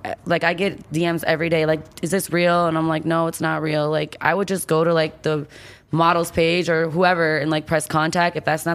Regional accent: Michigan, United States; Yeah, I grew up there until I was like 18, and then I went to college in Michigan my freshman year.

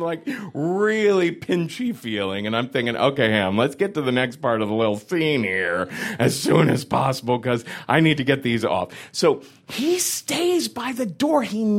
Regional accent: Ohio, United States; But I'm from Ohio. I don't know how to be disagreeable, you know?

